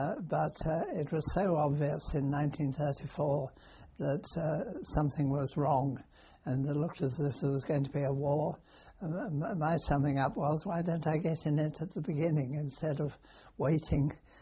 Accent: Newcastle, North East England, United Kingdom; also born or lived in Loughton; Most of my youth I spent in Northumberland.

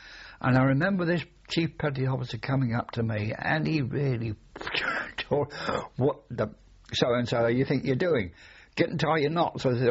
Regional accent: Reading, South East England, United Kingdom; we came from the Reading area, and a lot of the lads were rural lads.

